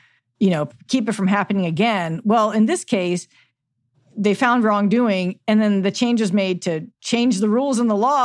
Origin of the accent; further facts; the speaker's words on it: Midwest, United States; In Kansas, like, I'm from the Midwest.